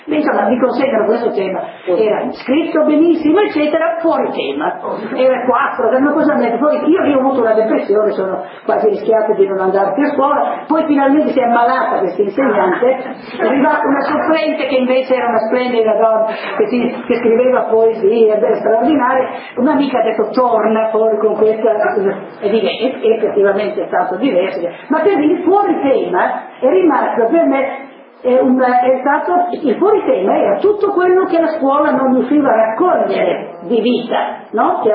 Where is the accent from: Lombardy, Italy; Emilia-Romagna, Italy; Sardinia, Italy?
Emilia-Romagna, Italy; io invidio i poeti in lingua romagnola, sono romagnola